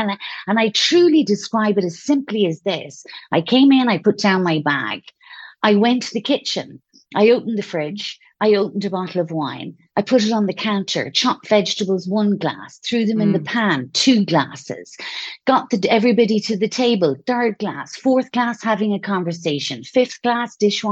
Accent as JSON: {"language": "English", "country": "Ireland", "also_born_or_lived": "France", "moved": "as an adult", "lives_now": "Spain", "said": "You know, I'm Irish, obviously. I'm not a native to Spain, but I have lived here for 8 years and we were in France for 10 years before that. So I'm gone from Ireland 20 years."}